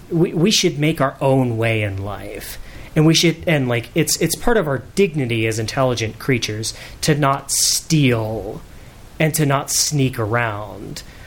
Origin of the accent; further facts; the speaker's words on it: Opelika, Alabama, United States; I grew up in South Central Alabama. I was born in Opelika.